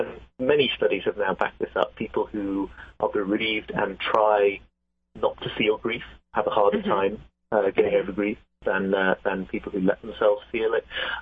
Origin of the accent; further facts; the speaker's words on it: the north of England, United Kingdom; now in United States; it's very clear as a Brit in America, I think, that it is especially American thing. I come from the north of England